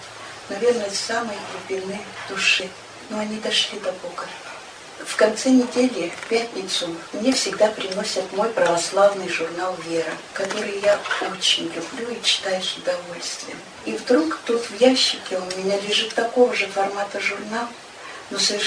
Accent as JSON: {"language": "Russian", "town": "Koptelovo", "region": "Sverdlovsk Oblast", "country": "Russia", "tie": "born or raised there", "said": "Но я не отсюда родом. Я родом из Коптелова, тоже из старинного села. Сюда мы приехали с мужем работать учителями."}